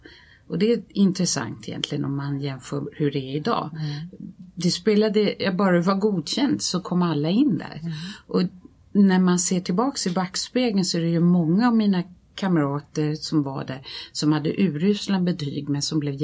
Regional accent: Lidingö, Stockholm County, Sweden; Jag är 68 år och är uppvuxen på Lidingö faktiskt, där jag gick i skola och gymnasiet.

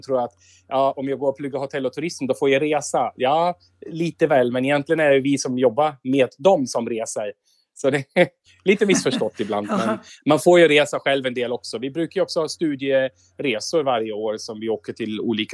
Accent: Austria; first language German; Swedish is a second language; Ja, lite engelska och svenska kan jag väl också, ja. Jo, alltså, tyskan är ju för att jag är från Österrike.

